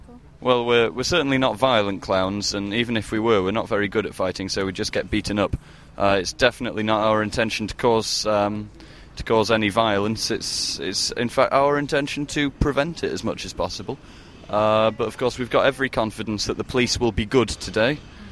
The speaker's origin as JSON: {"language": "English", "region": "Yorkshire and the Humber", "country": "United Kingdom", "said": "Down south, South Yorkshire."}